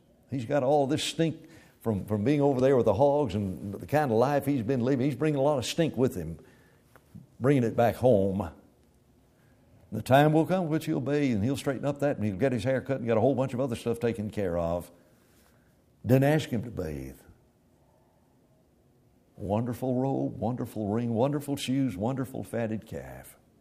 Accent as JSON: {"language": "English", "region": "Alabama", "country": "United States", "said": "I belong to Christ. I'm an Alabamian. That's where I'm from. I'm a Christian. I'm from Christ."}